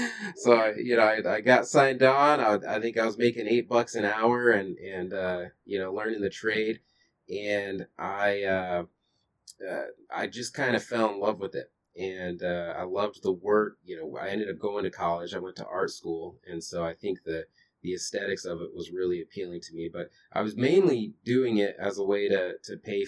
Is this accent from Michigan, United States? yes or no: yes; Kalamazoo, Michigan, United States; So, I grew up in Michigan, in a town called Kalamazoo, Michigan, and started to move around quite a bit with my family.